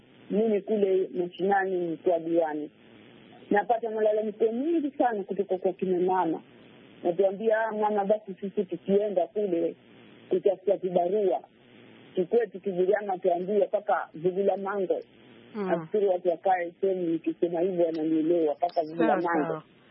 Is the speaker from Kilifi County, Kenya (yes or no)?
yes; Tezo, Kilifi County, Kenya; na natoka kaunti ya Kilifi kule area za Tezo.